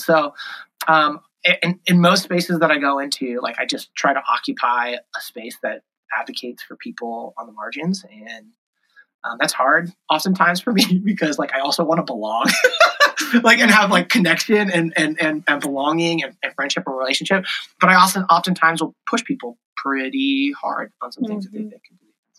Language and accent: English; Arizona, United States; So we were actually, so I grew up in Arizona